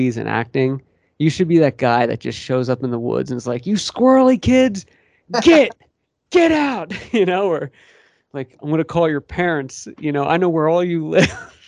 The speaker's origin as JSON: {"language": "English", "region": "Pennsylvania", "country": "United States", "tie": "born or raised there", "said": "You know, there was something like cool about that growing up in Pennsylvania."}